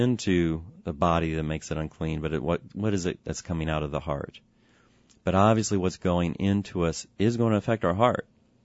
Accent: Texas, United States; I'm from Texas, and a lot of what we hear from Texas, from some of our non-Lutheran brothers and sisters

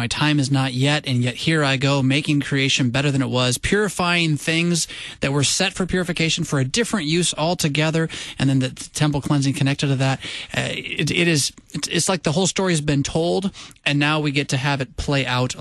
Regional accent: San Diego, California, United States; I grew up in San Diego, and we never had a snow day, not a single one, but we did have heat days.

